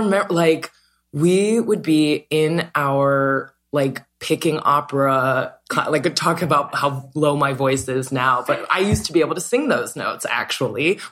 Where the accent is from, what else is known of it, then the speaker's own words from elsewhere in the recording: Ohio, United States; I went to public school. I grew up in Ohio.